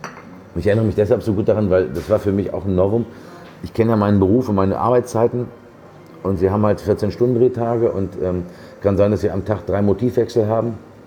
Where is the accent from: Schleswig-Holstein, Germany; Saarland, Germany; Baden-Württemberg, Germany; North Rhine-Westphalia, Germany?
North Rhine-Westphalia, Germany; Dortmund; für die kommst du aus Norddeutschland, wenn du sagst, ich komme aus Dortmund.